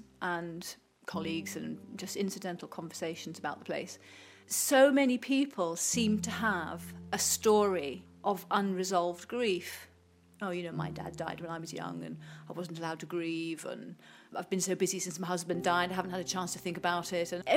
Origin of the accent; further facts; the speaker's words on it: United Kingdom; perhaps as British people, we're not brilliant at showing grief when it's fresh.